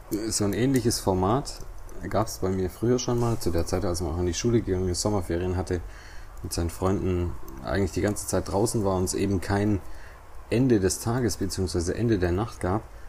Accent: Reutlingen, Baden-Württemberg, Germany; ich bin quasi 29 Jahre alt. Ich komme ursprünglich aus Reutlingen, beziehungsweise ich wohne noch in Reutlingen.

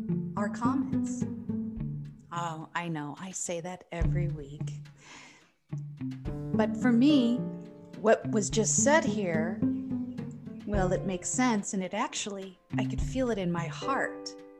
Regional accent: New Orleans, Louisiana, United States; I come from New Orleans, so I don't believe we live in a soup.

